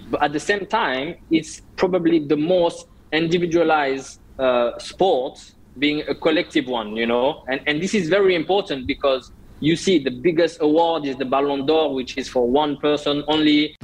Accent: Martinique; Thierry Henry is Thierry Henry, and I'm from Martinique, so he was my idol.

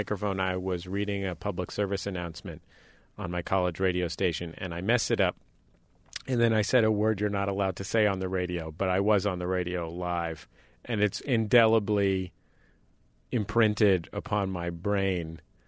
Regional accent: United States; because I'm American

